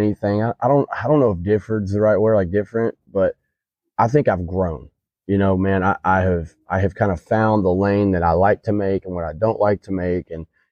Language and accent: English; Nashville, Tennessee, United States; You know, I'm actually from here, so I'm from Nashville.